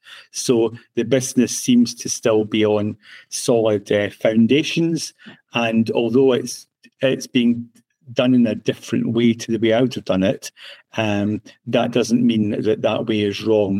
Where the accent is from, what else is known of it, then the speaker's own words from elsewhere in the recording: Scotland, United Kingdom; when I was 18, growing up in Scotland